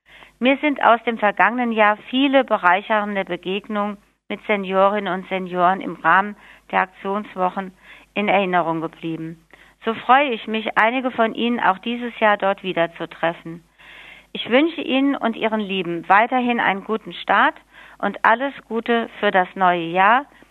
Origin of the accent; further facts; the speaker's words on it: Frankfurt, Hesse, Germany; born there; Eine passendere Beschreibung für Frankfurt wäre selbst mir, einer gebürtigen Frankfurterin, nicht eingefallen.